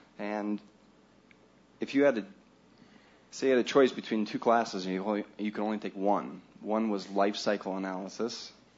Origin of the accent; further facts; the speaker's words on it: Aspen, Colorado, United States; I'm a grad student at the University of Michigan. I'm from Aspen, though.